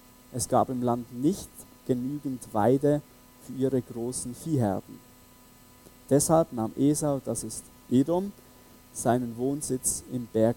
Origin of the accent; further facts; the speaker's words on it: Switzerland; ich selber, ich bin Schweizer und ich habe eine Deutsche geheiratet